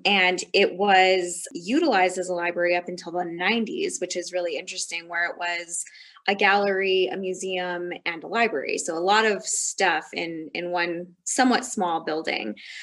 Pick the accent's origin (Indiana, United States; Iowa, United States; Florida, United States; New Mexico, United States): New Mexico, United States; Las Vegas; also born or lived in Denver; I'm originally from New Mexico. I'm just down the road in Las Vegas. So I grew up in a small municipal town, like a lot of people in Taos.